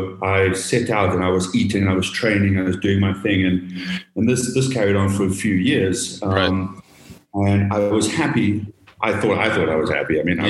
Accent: South Africa; born in South Africa, born and raised in South Africa.

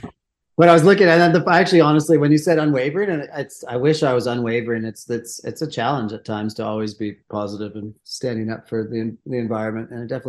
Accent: Quebec, Canada; I grew up in Quebec, south of Montreal, in basically countryside.

